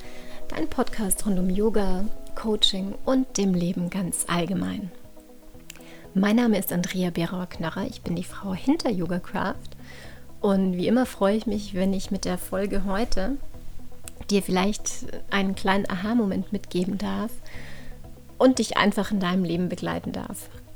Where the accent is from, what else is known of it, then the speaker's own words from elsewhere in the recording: St. Johann in Tirol, Tyrol, Austria; Ich komme hier ursprünglich aus St. Johann in Tirol und das ist umgeben von ganz wundervollen Bergen.